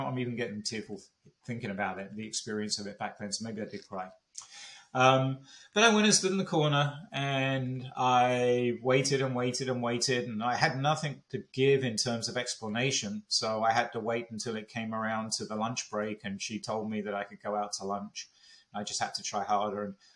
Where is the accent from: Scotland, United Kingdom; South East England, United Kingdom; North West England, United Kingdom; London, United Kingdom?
London, United Kingdom; So I grew up in Northwest London, and it was a good childhood.